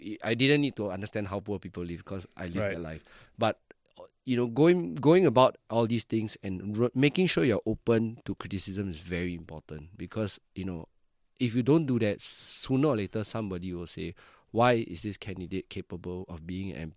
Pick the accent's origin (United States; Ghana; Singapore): Singapore; Jurong West; So I grew up in Jurong West, then I moved to rental housing for a while, then I moved to somewhere in Tanjung Pagar